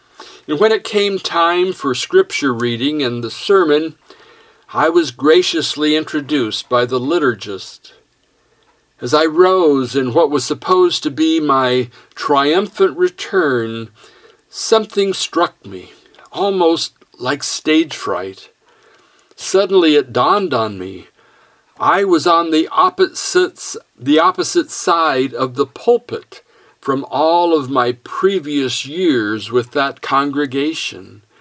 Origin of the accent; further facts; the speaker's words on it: Sterling, Colorado, United States; I was invited back to my hometown of Sterling, Colorado, to preach in the church where I was raised, the First Presbyterian Church of Sterling.